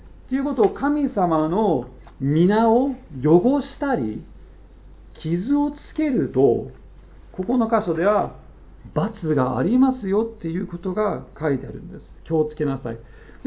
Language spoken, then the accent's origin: Japanese; United States; しかも、英語で聞き取ってるので、私たちがアメリカ人なので、よく、Oh my God! って遊びながら言うんです。